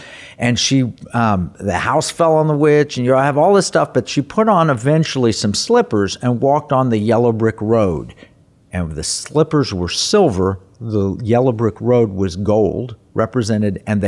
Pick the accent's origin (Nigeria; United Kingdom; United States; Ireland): United States; Oklahoma; I grew up in Oklahoma, and tornado scared me.